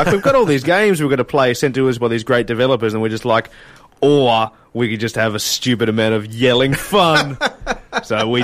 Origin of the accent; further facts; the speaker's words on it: Australia; which most people do know, is that we're Australian.